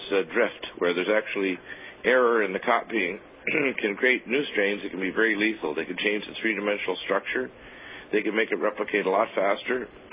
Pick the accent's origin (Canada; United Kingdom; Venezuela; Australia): Canada; also born or lived in Detroit, Michigan, United States / Georgia, United States / Illinois, United States / Colorado, United States; now in California, United States; I was born in Detroit, Michigan, but I was raised in Canada, so I'm a dual citizen.